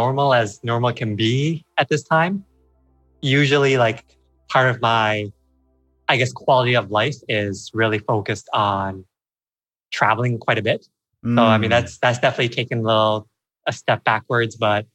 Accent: Canada; So born and raised in Canada to, you know, parents that are definitely immigrants.

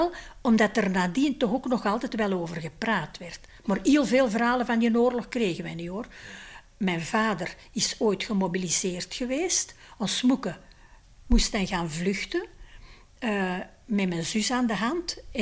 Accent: Brasschaat, Antwerp, Belgium; Ik ben echt geboren en getogen in Breschaat. Ik heb een oudere zus en een jongere broer. En wij woonden heel bescheiden in een kleine woning in het centrum van Breschaat

